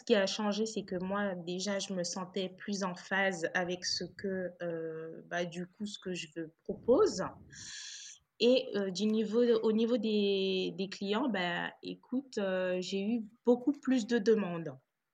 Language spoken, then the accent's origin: French; Guadeloupe; sachant que je suis originaire de la Guadeloupe, donc pour moi, c'était tout bénef parce que je connais le lieu, mes parents habitent là-bas.